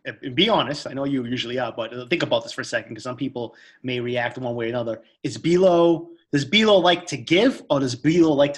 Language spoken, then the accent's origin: English; East Boston, Massachusetts, United States; People know this is how I talk. I'm from Eastie.